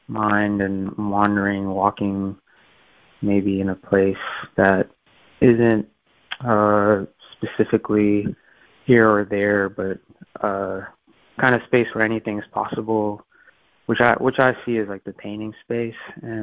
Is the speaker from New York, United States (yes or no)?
yes; New York, United States; Yeah, I'm from New York, so I'm a little bit used to the hustle and bustle and just the intensity and the nonstop kind of energy that's always happening there.